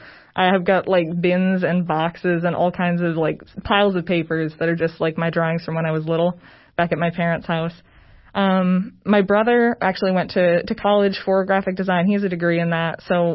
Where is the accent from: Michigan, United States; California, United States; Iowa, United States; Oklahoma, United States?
Michigan, United States; Newberry; now in Cookeville, United States; Originally, I'm from the tiniest town in the world in Upper Michigan that, like, no one has probably heard of. It's Newberry, Michigan.